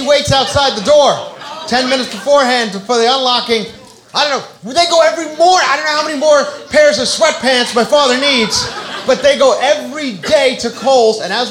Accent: Long Island, New York, United States; I go back to my hometown of Long Island, New York, where I come from.

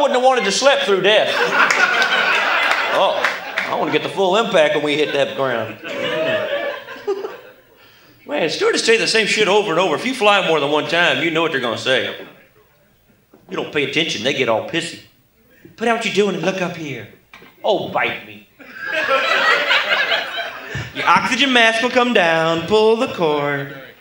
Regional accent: Tulsa, Oklahoma, United States; I'm from Tulsa, Oklahoma, hence the Mr. Haney accent here.

